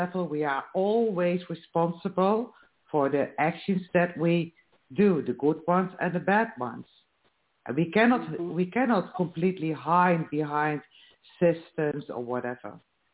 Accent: Netherlands; I am from the Netherlands.

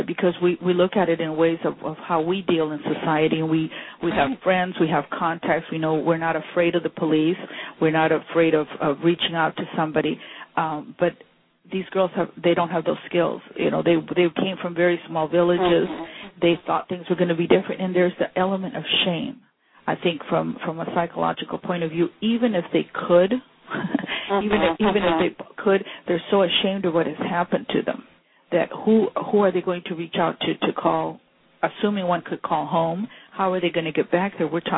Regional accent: Ecuador; English is a second language; And you know, of course, since I'm from Ecuador and I was talking to them

